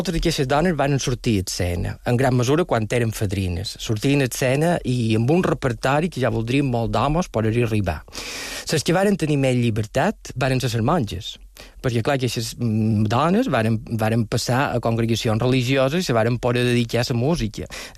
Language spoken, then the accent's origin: Catalan; Felanitx, Balearic Islands, Spain; Bé, jo som de Falanit i no sabia on eren les cases de Sant Amalè.